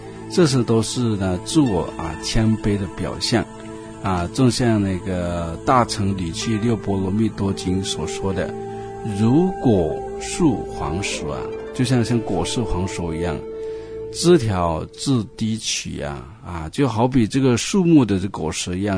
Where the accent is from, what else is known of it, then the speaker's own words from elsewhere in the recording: China; 这个是我们中国人的优良传统，就是要谦虚。